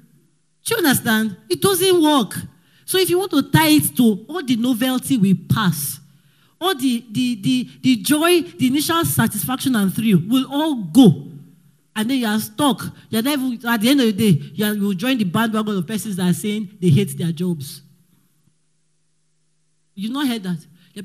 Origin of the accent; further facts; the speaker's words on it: Delta, Nigeria; because I grew up in Delta State